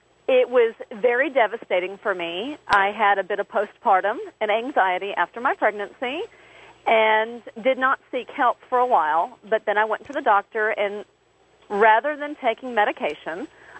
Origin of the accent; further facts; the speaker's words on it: Houston, Texas, United States; now in Austin, United States; I came from Houston, Texas, moved to Austin